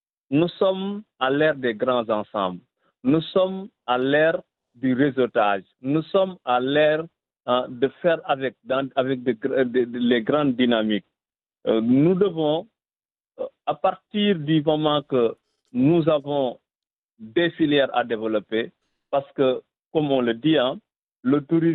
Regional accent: Senegal; je viens du Sénégal, je suis africain du Sénégal.

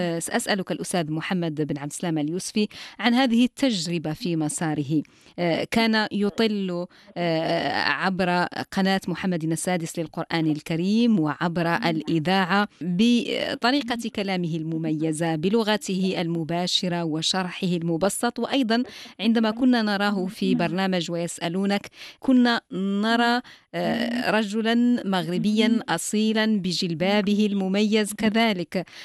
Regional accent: Morocco; accent: Moroccan Arabic; بدارجتنا المغربيه

